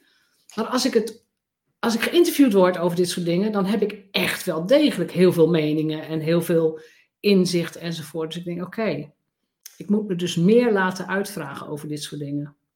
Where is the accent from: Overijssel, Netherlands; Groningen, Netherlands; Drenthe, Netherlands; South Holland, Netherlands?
Drenthe, Netherlands; En ik kom uit Drenthe, dus voor de Nederlanders, Drenthe is heel geaard, heel gegrond.